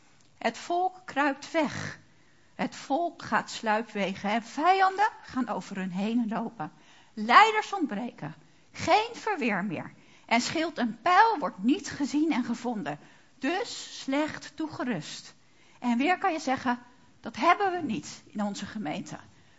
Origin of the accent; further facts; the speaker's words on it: Netherlands; Of zien we dat ik als Nederlander soms wel een beetje hoogmoedig ben en het altijd beter weet?